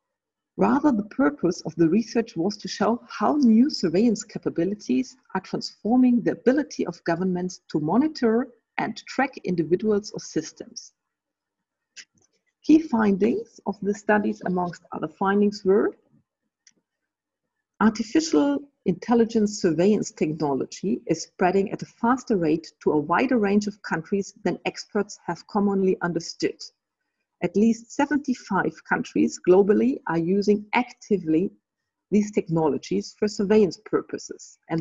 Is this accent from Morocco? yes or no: no; Germany; English is a second language; My home country, Germany, has an intensive history in exporting military and surveillance goods to Saudi Arabia.